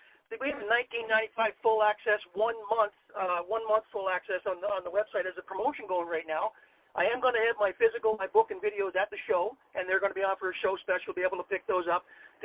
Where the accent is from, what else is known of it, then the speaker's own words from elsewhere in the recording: Canada; me being a Canadian, I've been all over the world